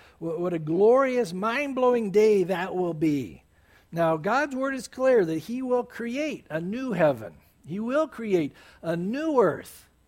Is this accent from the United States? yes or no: yes; San Diego, California, United States; I remember growing up in San Diego, I surfed, you know, and then when I got saved